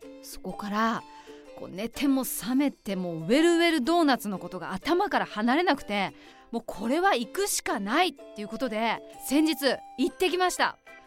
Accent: Takaoka, Toyama, Japan; 私は高岡市出身なんですが

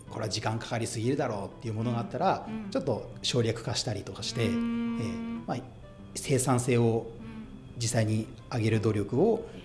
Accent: Toyama, Japan; 上京してて、

